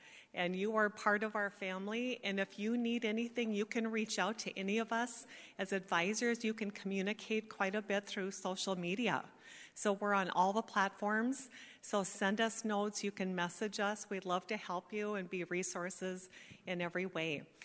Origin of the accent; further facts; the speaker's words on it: Bismarck, North Dakota, United States; moved away as an adult; also born or lived in Grand Forks; now in Minneapolis, United States; I've been in the Twin Cities area for a little over 30 years. And I moved here from North Dakota. So I'm from a smaller town, Bismarck. And then I went to college in Grand Forks and moved here.